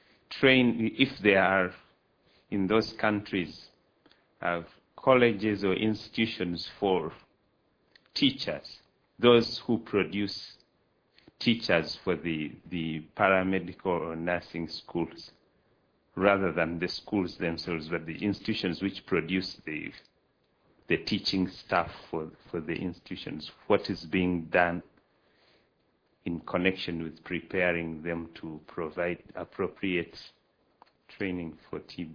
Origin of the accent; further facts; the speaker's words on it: Uganda; from Uganda.